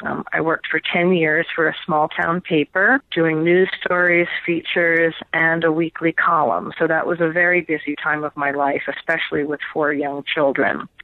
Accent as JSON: {"language": "English", "town": "New York City", "region": "New York", "country": "United States", "tie": "born or raised there", "said": "Well, I grew up in New York City, and I graduated from Wheaton College in Norton, Massachusetts in 1979."}